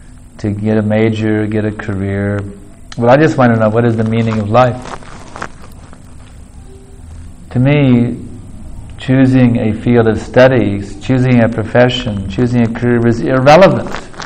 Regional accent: United States; When I was growing up in America, I was seeing everyone around me appear to be happy.

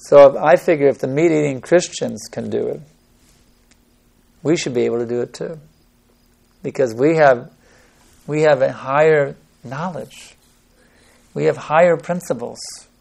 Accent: Houston, Texas, United States; also born or lived in -; just like when I grew up in Houston, Texas, I was a member of the Presbyterian Church.

